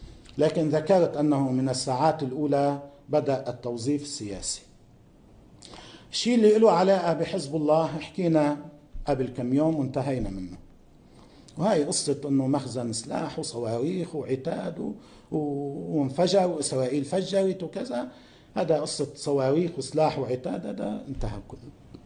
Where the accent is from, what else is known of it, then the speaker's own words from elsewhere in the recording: Lebanon; نحن لبنانيين